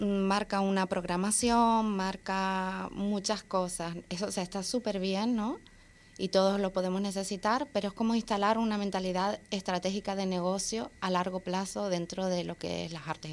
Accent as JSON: {"language": "Spanish", "town": "Fuerteventura", "region": "Canary Islands", "country": "Spain", "said": "soy de Fuerteventura y me gustaría que se ofertara en la isla cosas que yo echo de menos."}